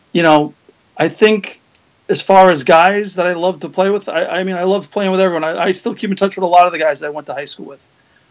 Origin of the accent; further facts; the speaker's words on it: Levittown, New York, United States; You know, like you, Ryan, I grew up in Levittown, New York.